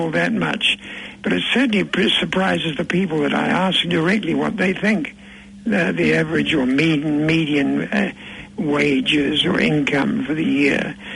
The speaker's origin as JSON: {"language": "English", "town": "Christchurch", "region": "Canterbury", "country": "New Zealand", "tie": "born or raised there", "said": "I was born in 1934 in Christchurch. And when I left my boarding school in Christchurch in 1952"}